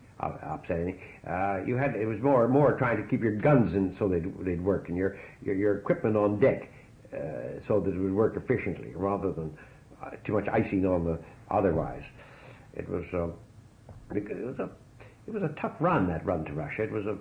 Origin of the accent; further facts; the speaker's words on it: Canada; as one Canadian there, I should call as a Canadian rather than with the others.